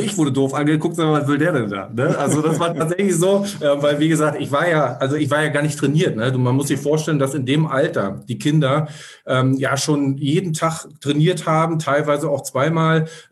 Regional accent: Berlin, Germany; wir kommen aus Ost-Berlin, ich bin in Ost-Berlin 1977, schon lange her, aber ist so immer so, geboren

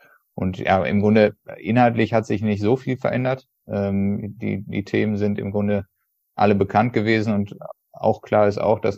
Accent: North Rhine-Westphalia, Germany; bin so dann glücklicherweise im Sommer 2020 wieder hier in meiner Heimatregion beruflich wie privat im OWL gelandet

